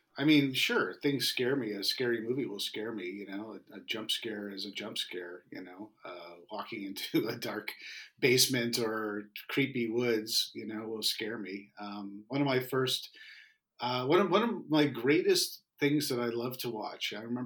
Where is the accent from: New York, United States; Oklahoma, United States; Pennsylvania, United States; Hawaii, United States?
New York, United States; And then I was born in New York. I had a wonderful childhood in that New York area